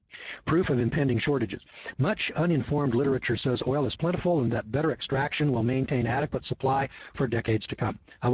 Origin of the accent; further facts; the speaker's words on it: California, United States; I was from California, so I'd never seen coal before in my life.